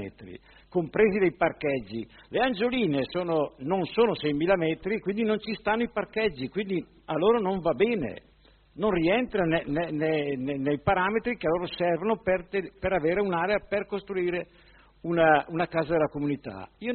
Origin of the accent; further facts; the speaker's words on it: Orzinuovi, Lombardy, Italy; Ma io sono un cittadino orziano, sono nato a Orzinuovi